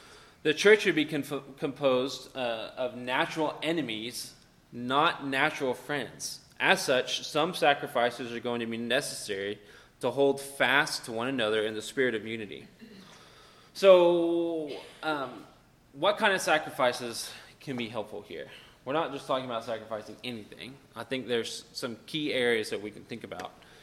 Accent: Fort Worth, Texas, United States; And so a lot of people hear that I grew up in Fort Worth and they'll say, where's your accent? It's like, well, I don't have nearly as much of an accent as I would have if I lived 30 or 40 miles outside of Fort Worth

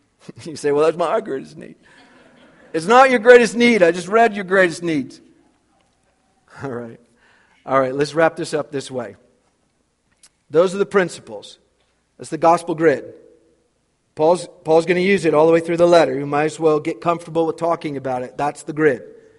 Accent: Idaho, United States; now in Kalispell, United States; I was raised in Idaho. We had the same problem.

